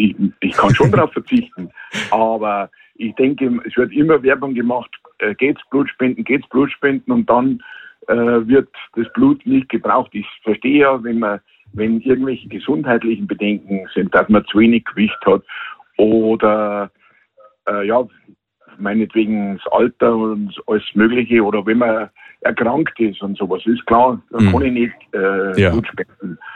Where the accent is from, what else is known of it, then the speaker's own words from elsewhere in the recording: Bavaria, Germany; Und ich muss sagen, bei uns in Bayern bzw. Deutschland ist weiterhin noch 6-mal erlaubt. Und da verstehe ich das nicht. Sind wir Bayern widerstandsfähiger, dass wir das besser aushalten?